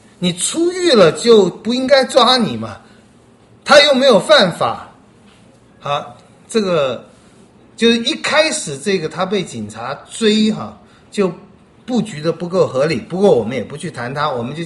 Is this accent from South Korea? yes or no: no; Taiwan; 我们台湾人最懂这个了